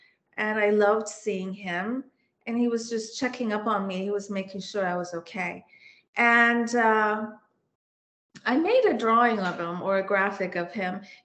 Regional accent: Washington, D.C. area, United States; also born or lived in Istanbul, Turkey / Montreal, Canada; So I was born in Istanbul, Turkey. And when I was a baby, my parents and I emigrated from Istanbul to Montreal, Canada, where my sister was born. And then we came to the D.C. area, and that's where I grew up.

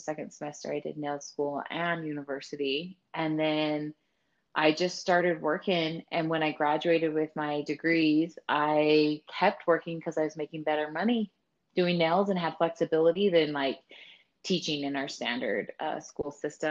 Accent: Salt Lake City, Utah, United States; Yep. I have family in Utah, and I mean, extended family was from Idaho, but born and raised Utah girl.

